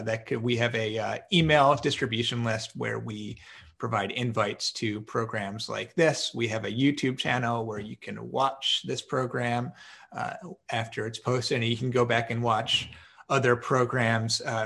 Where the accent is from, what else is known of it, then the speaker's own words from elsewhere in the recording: Pennsylvania, United States; We'll go with my home state of Pennsylvania.